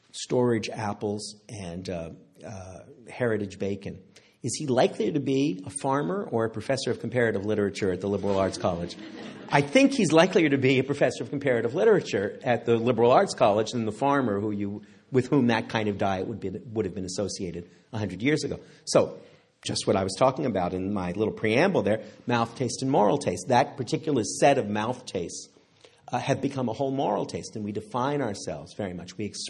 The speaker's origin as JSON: {"language": "English", "country": "Canada", "tie": "born or raised there", "said": "I'm Canadian by upbringing, and I also just came back from doing a lecture series in Canada"}